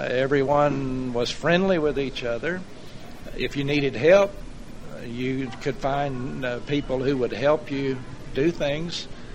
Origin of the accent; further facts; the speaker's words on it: Cuba, Kentucky, United States; growing up around Pilot Oak in Cuba, you stayed outside, you ran through the fields, you swim in the ponds